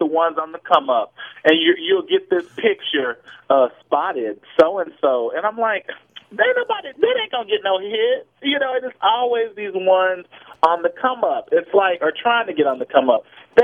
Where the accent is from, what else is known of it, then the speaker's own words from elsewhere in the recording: DeKalb, Texas, United States; I want all these exhausted celebrities to go to my hometown of DeKalb, Texas, and get a job with International Paper and be in there with my cousin reaming that paper in 100-degree temperature